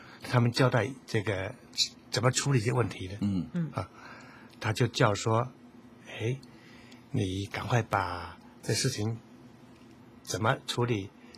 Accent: China

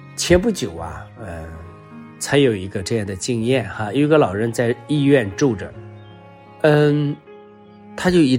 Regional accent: China; 比如说我们中国人说前一天晚上太阳落在云中那第二天就会下雨。

